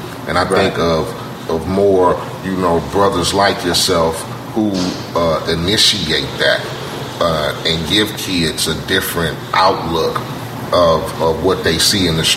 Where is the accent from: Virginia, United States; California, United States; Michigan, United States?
California, United States; Like you said, growing up in Cerritos or Lakewood or fucking suburban area, so to speak.